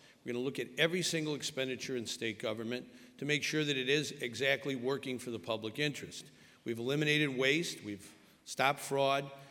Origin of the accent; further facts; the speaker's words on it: Illinois, United States; I grew up in DuPage County, and I'm very glad to be back here.